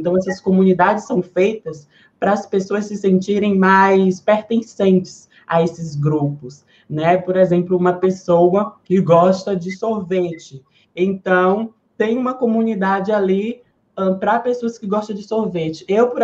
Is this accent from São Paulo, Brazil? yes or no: no; Salvador, Bahia, Brazil; sou uma travesti visionária do entretenimento, nasci aqui na Bahia, fui criada em Salvador. Então, eu tenho essa alma nordestina, né?